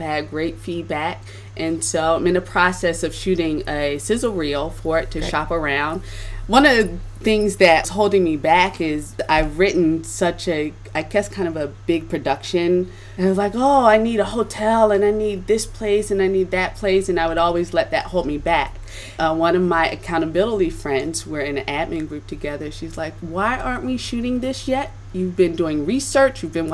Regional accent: Philadelphia, Pennsylvania, United States; now in Los Angeles, United States; I'm from Philadelphia. If I was still there, oh, things would be done with my eyes closed

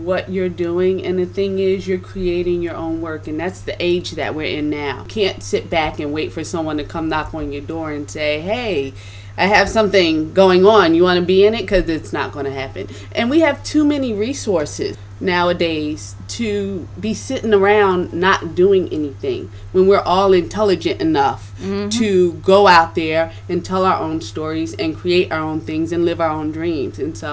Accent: Philadelphia, Pennsylvania, United States; now in Los Angeles, United States; I'm from Philadelphia. If I was still there, oh, things would be done with my eyes closed

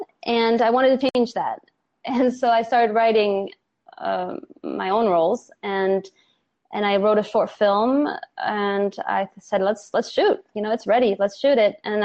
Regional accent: Paris, Île-de-France, France; I'm originally French. I was born in Paris. So I went back to school there to study theater and film.

